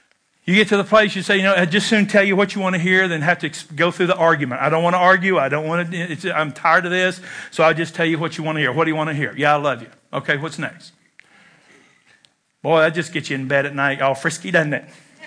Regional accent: Kentucky, United States; I'm from Kentucky where we had nothing. We had to roll our own cigarettes.

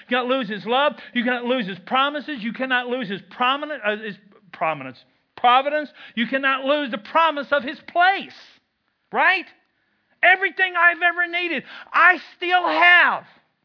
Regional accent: Kentucky, United States; Now, I'm from Kentucky. I'm not the brightest tool in the drawer.

